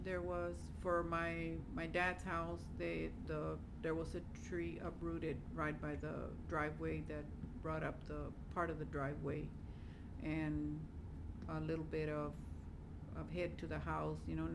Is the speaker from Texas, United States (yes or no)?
yes; Gregory, Texas, United States; I am from Gregory, Texas.